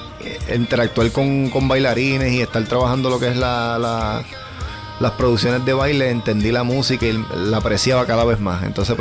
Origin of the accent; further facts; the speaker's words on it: Puerto Rico; ese apellido es de España, realmente es su origen, pero yo soy full puertorriqueño, pero sí